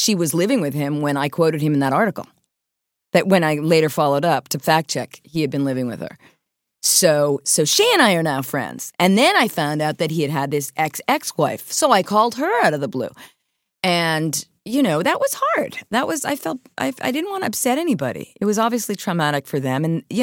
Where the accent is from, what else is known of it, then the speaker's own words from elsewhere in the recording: New York, United States; I came back to New York because this is my people. This is where this is my New York. I'm a New Yorker. I get New York.